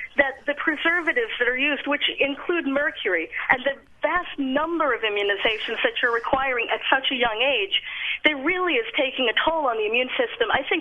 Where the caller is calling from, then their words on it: Oakland, California, United States; I'm calling from Oakland.